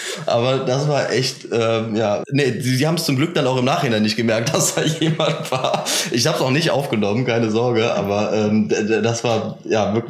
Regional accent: Cologne, North Rhine-Westphalia, Germany; Wir kommen aus Köln.

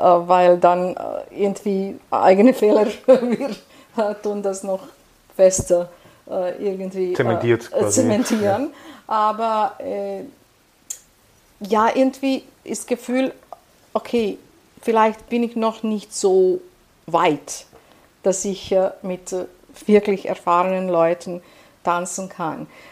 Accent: Belgrade, Serbia; Ja, ich bin aus Belgrad, ja.

